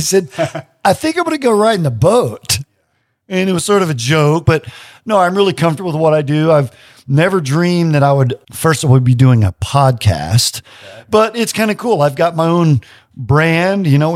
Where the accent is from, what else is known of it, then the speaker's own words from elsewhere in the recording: Arkansas, United States; I'm from LA. I'm from Lower Arkansas.